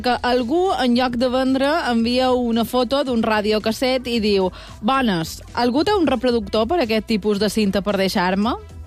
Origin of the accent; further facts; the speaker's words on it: Bunyola, Balearic Islands, Spain; de segona mà del meu poble, de Bunyola.